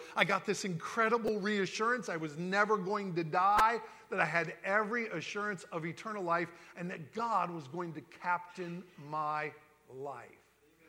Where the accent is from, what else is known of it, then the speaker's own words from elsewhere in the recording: Northeast, United States; now in Florida, United States; I'm from the Northeast. I could never have imagined I would live in Florida